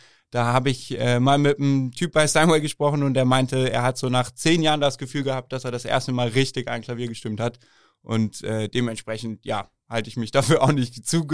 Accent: Cologne, North Rhine-Westphalia, Germany; ich bin in der Kölner Südstadt aufgewachsen

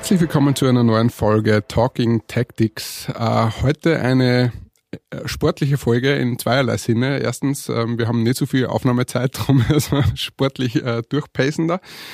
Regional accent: Perg, Upper Austria, Austria; Also ich bin ein Perger.

